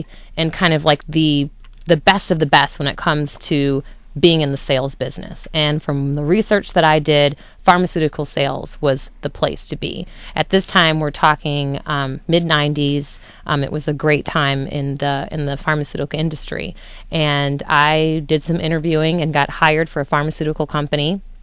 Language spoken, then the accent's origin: English; Lansing, Michigan, United States; So I was raised in Lansing, appreciated the upbringing. Obviously, it's a smaller town feel, more of a suburban feel than it is growing up in the city of Detroit, but I always had my extended family in Detroit